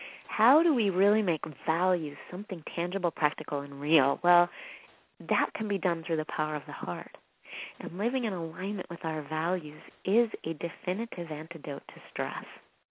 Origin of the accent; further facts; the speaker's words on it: Canada; I grew up in Canada, and we used to have long final exams, 4-hour final exams in every subject, and then midterms that were equally as long.